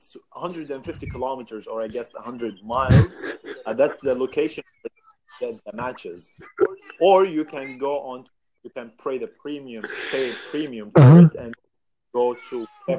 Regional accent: Saudi Arabia; So I'm from Saudi.

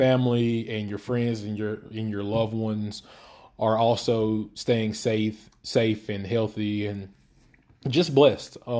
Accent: Alabama, United States; I'm Alabama native. I'm from Alabama. I stay in Alabama.

